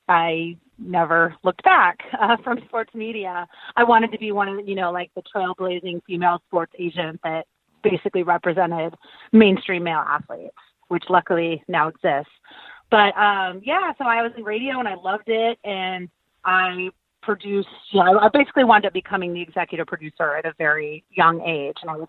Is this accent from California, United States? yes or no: yes; California, United States; I mean, I grew up in the Bay Area and sort of the tail end of the Niners dynasty.